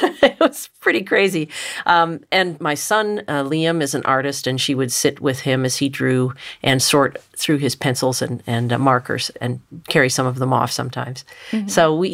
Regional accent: Richmond, Virginia, United States; I grew up in Richmond, Virginia, and my next-door neighbor had 17 free-roaming cats.

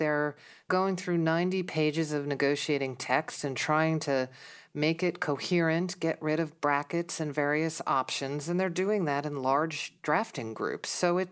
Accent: United States; and it's not just because it's my home country, I think the U.S. plan is pretty impressive.

